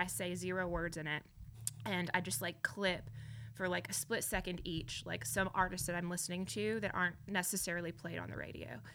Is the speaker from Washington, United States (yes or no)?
no; New Albany, Indiana, United States; So I grew up in New Albany, which is just right on the other side of Louisville, Kentucky.